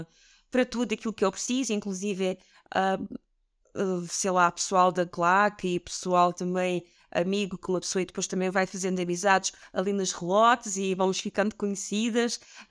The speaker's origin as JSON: {"language": "Portuguese", "region": "southern Portugal", "country": "Portugal", "said": "porque é muito complicado fazer 300 km para baixo, porque eu sou do Sul"}